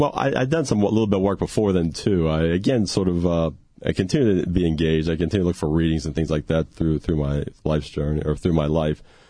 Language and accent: English; Pittsburgh, Pennsylvania, United States; I grew up in Pittsburgh, lived there the first 29 years of my life, and I love the Steelers, I love the Pirates, I love the Penguins.